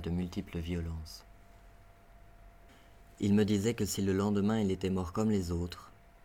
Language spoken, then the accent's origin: French; Somalia; Je viens de Somalie et je suis homosexuel.